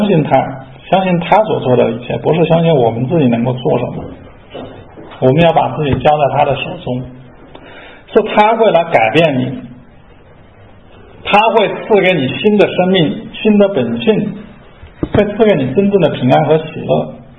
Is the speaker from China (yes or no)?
yes; China; 我们中国人都说人不为己天诛地灭